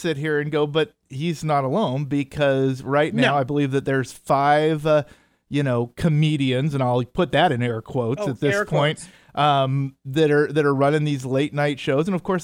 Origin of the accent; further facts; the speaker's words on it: Seattle, Washington, United States; I grew up in the Seattle area.